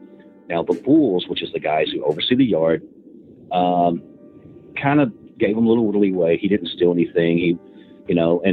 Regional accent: Princeton, Kentucky, United States; And that's my hometown.

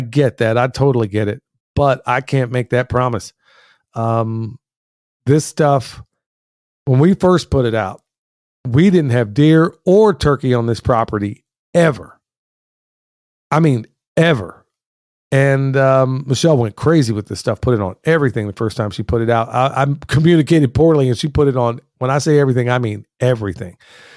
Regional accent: Pennsylvania, United States; I grew up in Pennsylvania, not far from Coatesville. That's where I'm originally from, y'all.

